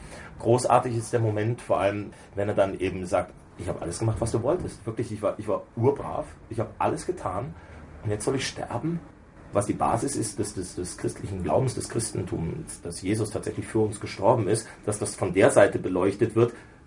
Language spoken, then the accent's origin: German; Memmingen, Bavaria, Germany; Also da, wo ich herkomme, Memmingen, das ist ein kleiner Ort, relativ klein, 40.000 Einwohner.